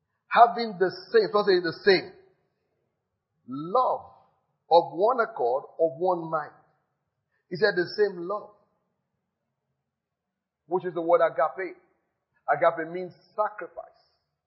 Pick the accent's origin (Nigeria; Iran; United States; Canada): Nigeria; Because I'm Nigerian